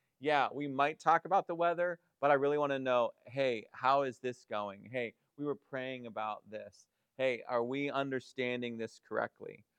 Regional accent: Conneautville, Pennsylvania, United States; If you were to come to my hometown, this would have been about 30 years ago, Conneautville sits in a valley, the Conneaut Valley.

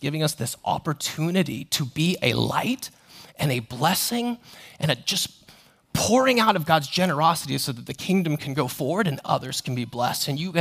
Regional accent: United States; No, no, no. I'm totally American, all right?

